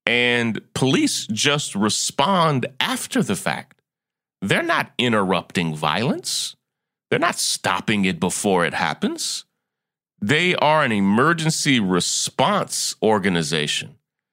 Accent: United States; And often, as an American, it can be hard to understand where we stand in the scheme of the world

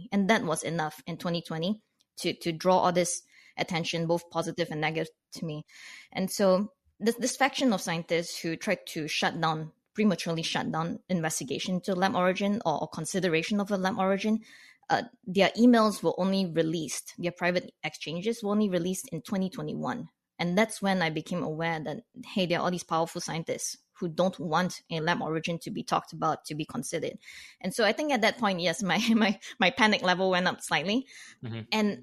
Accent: Canada; This is totally bizarre to me as a non-American, as a Canadian looking in on this.

